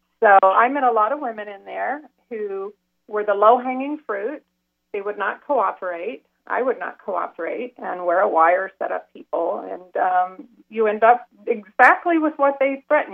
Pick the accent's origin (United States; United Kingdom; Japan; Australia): United States; Arkansas; I was raised in Arkansas, so we had two senators here in Arkansas who were championing my case